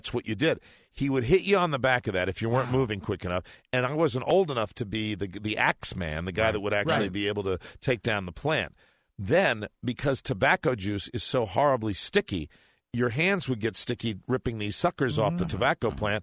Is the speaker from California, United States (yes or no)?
no; Connecticut, United States; that's what we grew up in Connecticut. And in my little hometown, you know, back in the days before it became Suburbia USA, this is what we would do.